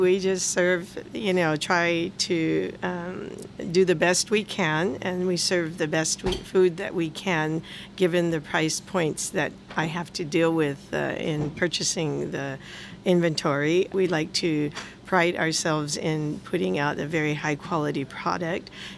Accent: Reedley, California, United States; now in Morro Bay, United States; Yes, I did. I grew up in Reedley, California, and I was formerly a teacher over there. And when our kids grew up and my husband retired, we decided to move over here to the coast, and that's how we ended up in Morro Bay.

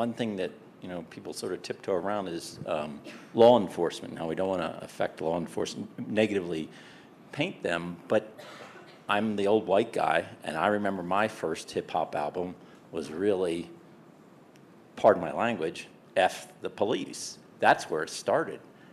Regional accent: Basalt, Colorado, United States; I'm from Down the Road Basalt.

